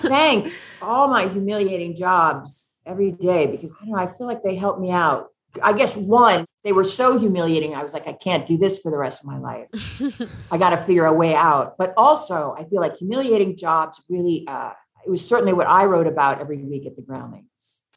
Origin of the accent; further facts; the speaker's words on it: Boston, Massachusetts, United States; my sister and I grew up in Boston … decided to go to Tulane.